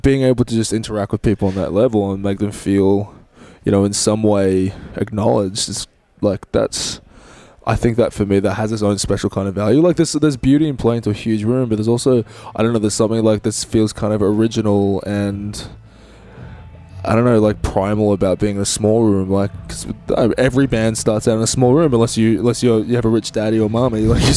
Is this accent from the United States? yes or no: no; Australia; Yeah, I'm Australian